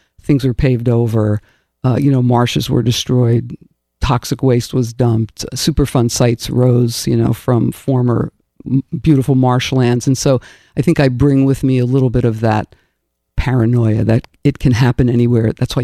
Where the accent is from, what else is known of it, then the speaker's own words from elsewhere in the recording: New Jersey, United States; I grew up in New Jersey near Newark and kind of between Newark and New York.